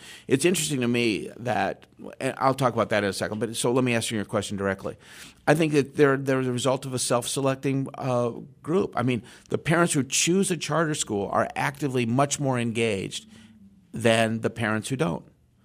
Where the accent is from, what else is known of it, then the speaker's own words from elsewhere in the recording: Iowa, United States; also born or lived in New Jersey; You know, I'm from Iowa, a state that had about 3 million people and 436 school systems.